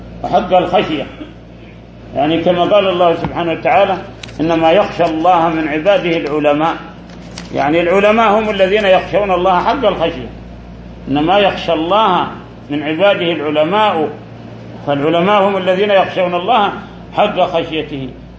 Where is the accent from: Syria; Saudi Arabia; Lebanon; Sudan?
Saudi Arabia; داخل بلادنا السعودية